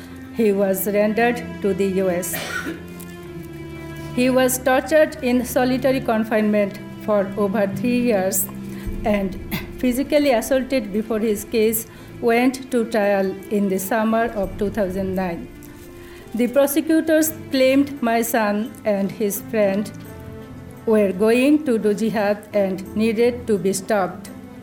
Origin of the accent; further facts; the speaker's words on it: Atlanta, Georgia, United States; from Atlanta.